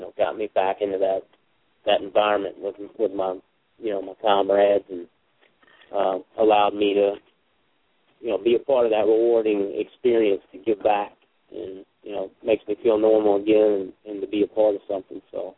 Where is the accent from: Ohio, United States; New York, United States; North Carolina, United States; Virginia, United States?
Virginia, United States; Lynchburg; I'm from Lynchburg, Virginia. That's where I grew up, right near the Blue Ridge Mountains there in Virginia.